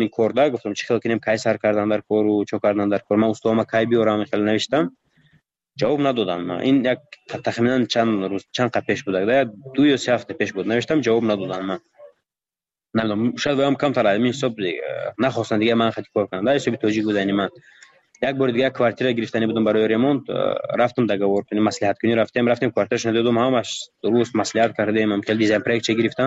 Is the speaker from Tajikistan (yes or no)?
yes; Tajikistan; من گفتم من تاجیکم گفتم از تاجیکستانم